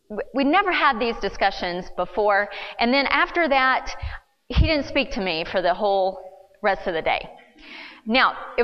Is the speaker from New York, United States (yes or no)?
no; Missouri, United States; I grew up in Missouri.